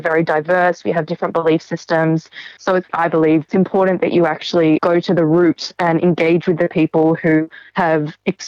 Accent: Australia; born there; I was born in Australia. And my father was born in Chennai and he migrated when he was 14. So my father lived through the White Australia policy.

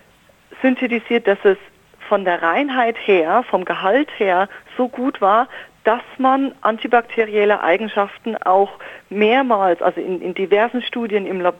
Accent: Sonneberg, Thuringia, Germany; now in Adelaide, Australia; Ich komme selber aus Sonneberg, was im Süden Thüringens ist, direkt an der bayerischen Grenze bei Coburg.

